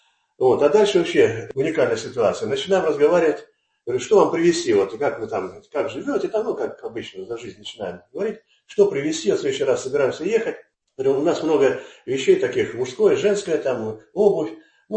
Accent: Russia; Так, слушай, а я из Куйбышевского района.

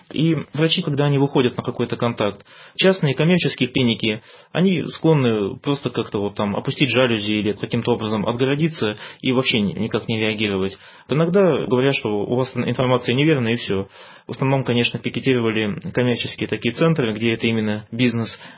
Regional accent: Siberia, Russia; now in Saint Petersburg, Russia; Я сам родился в Сибири, получил образование, жил там в разных регионах. Теперь 4 года живу в Петербурге, часто бываю в Москве.

